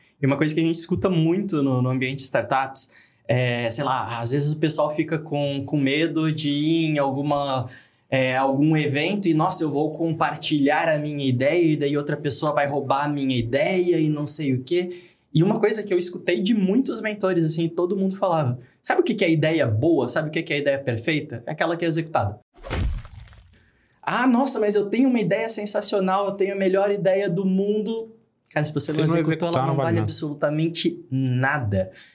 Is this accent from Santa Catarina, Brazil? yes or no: yes; Joinville, Santa Catarina, Brazil; Eu sou de Joinville, vim para Florianópolis gravar com vocês